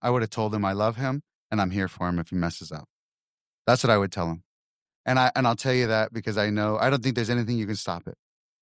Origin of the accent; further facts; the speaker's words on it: Texas, United States; we're from Texas and we talked about the Bush family